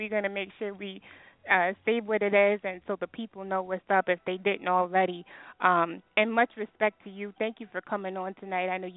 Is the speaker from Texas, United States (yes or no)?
yes; Texas, United States; Most definitely. So how you, my goodness, see, I'm from Texas.